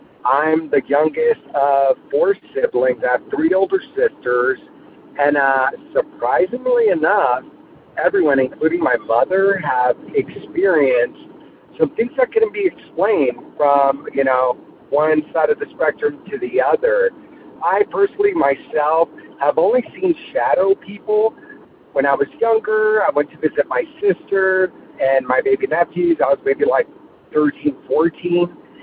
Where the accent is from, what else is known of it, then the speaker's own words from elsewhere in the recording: California, United States; I'm from California.